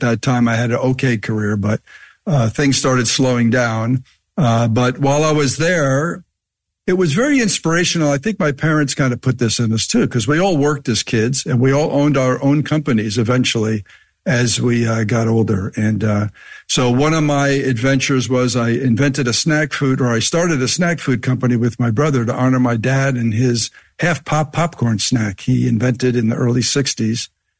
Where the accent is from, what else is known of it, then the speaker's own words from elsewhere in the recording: New Jersey, United States; so I grew up in New Jersey with, there were six of us, six kids.